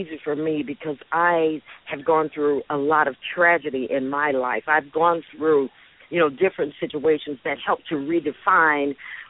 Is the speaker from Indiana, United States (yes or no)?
yes; Gary, Indiana, United States; He worked at U.S. Steel Mill. I grew up in Gary, Indiana.